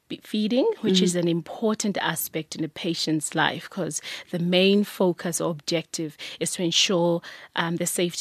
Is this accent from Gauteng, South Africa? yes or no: yes; Pretoria, Gauteng, South Africa; Yes, I grew up in Pretoria. Look, my childhood was nothing out of the ordinary, but we were protected